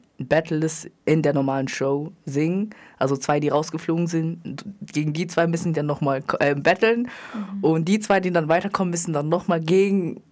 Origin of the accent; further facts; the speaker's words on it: Cameroon; Also ich wurde ja in Kamerun geboren und bin dort aufgewachsen